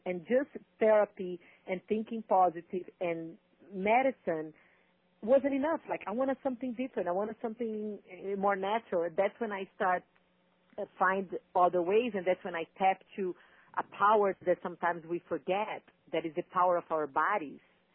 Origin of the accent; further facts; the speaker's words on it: Brazil; now in Fargo, United States; I moved from Brazil to Fargo, North Dakota. So, yeah, the weather was a huge change. I came from 85 degrees to 30 below zero.